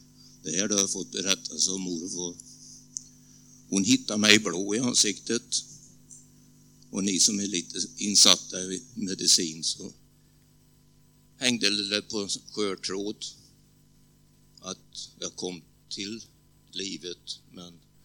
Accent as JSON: {"language": "Swedish", "town": "Tranås", "region": "Jönköping County", "country": "Sweden", "tie": "born there", "said": "Skärtorsdagen 1949 föddes jag i Tranås. Mor och far hade tjänst i Sommen."}